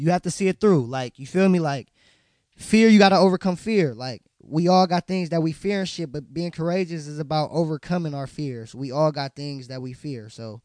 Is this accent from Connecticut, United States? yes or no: no; Oakland, California, United States; I'm from West Oakland, California, and I'm in your section.